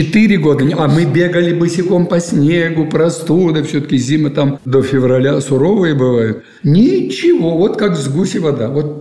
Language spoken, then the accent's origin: Russian; Moscow, Russia; А я москвич, я приехал уже, я к москалю размовляю.